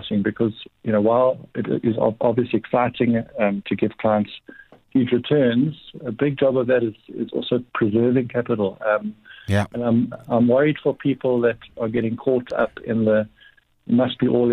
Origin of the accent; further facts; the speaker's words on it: South Africa; so much emotion being South African